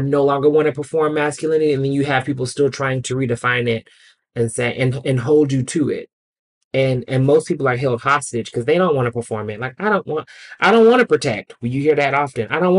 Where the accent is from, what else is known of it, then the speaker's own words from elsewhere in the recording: the South, United States; I'm from the South.